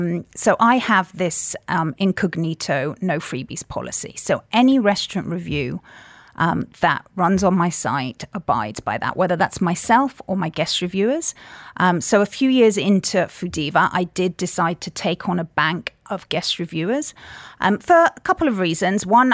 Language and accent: English; Cyprus; also born or lived in London; I'm half Greek Cypriot, half British, and grew up in Cyprus to parents that were hoteliers.